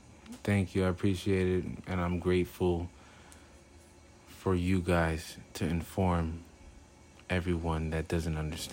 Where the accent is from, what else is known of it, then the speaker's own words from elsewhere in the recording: The Bronx, New York, United States; That's I'm an actual Black man from born and raised in the Bronx, 24, I've been going through all this.